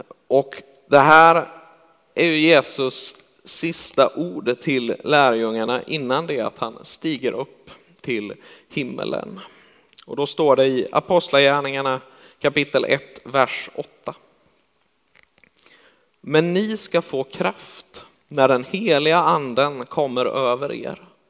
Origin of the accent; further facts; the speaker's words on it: Karlstad, Värmland, Sweden; och jag är uppväxt i Karlstad, eller i Skårekyrkans församling där